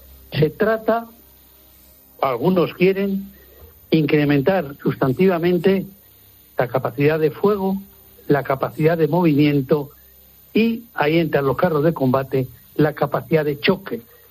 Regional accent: Spain; a mí como militar, como europeo, como español

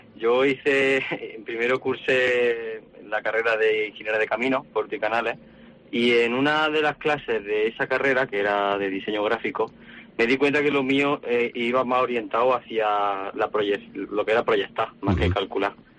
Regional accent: Arjona, Andalusia, Spain; Sí, yo decidí volver a mis raíces, a mi provincia y a mi pueblo, que lo quiero mucho y le tengo mucho cariño, Arjona.

